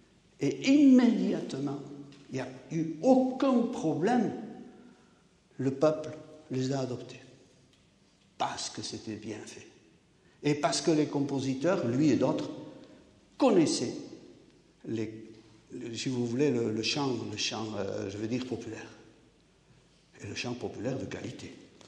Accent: Basque Country, France; first language Basque; French is a second language; Moi, ma langue maternelle, c'est le basque. Après, je suis allé à l'école à 4 ans, je ne savais pas un mot de français, j'ai appris le français à l'école sans problème. Et par contre, j'ai appris à lire et à écrire en basque au catéchisme

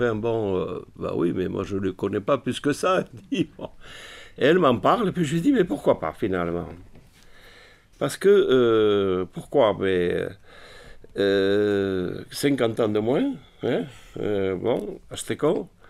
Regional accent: Nouvelle-Aquitaine, France; même chez nous, au Pays Basque, les gens tournent le dos à la mer

